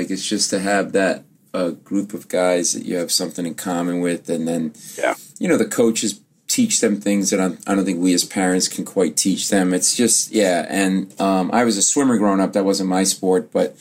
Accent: Providence, Rhode Island, United States; And, I swam at the boys club, and I grew up in Rhode Island, in Providence, Rhode Island, and they had this thing

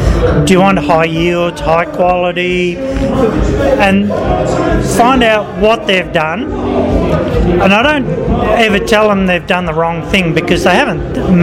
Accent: Adelaide, South Australia, Australia; I don't come from Griffith, I came from Adelaide.

